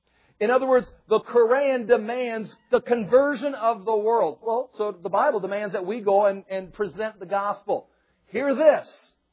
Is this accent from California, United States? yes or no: no; Iowa, United States; No, I'm from Iowa. I don't even understand Nebraska.